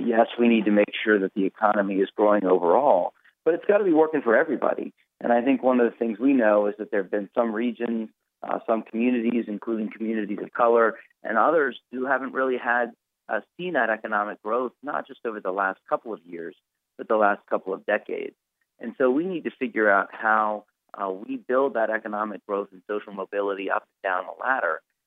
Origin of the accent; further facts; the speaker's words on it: Virginia, United States; as someone who's been born and raised in Virginia